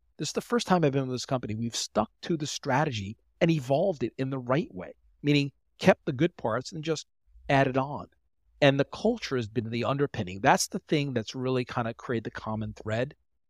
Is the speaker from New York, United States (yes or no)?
yes; New York, United States; now in Delaware, United States; I live in, right now, I'm in the beach house in Delaware, but I'm from New York and Long Island.